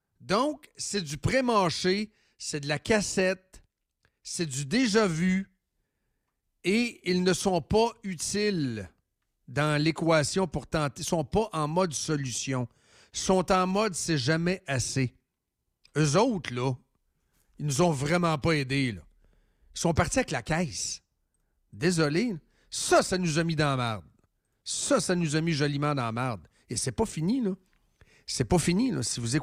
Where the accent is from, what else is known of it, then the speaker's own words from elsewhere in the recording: Quebec, Canada; dans ma région natale, la Mauricie, ça part de Latuc à Drummond.